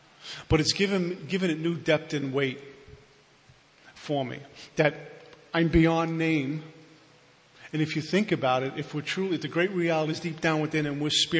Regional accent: Brooklyn, New York, United States; well, I'm from Brooklyn. I come from this type of family. I was brought up this way.

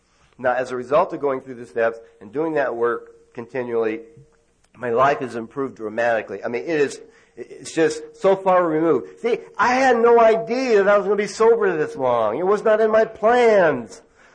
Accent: Tucson, Arizona, United States; I remember having to go back to the neighborhood that I grew up in Tucson.

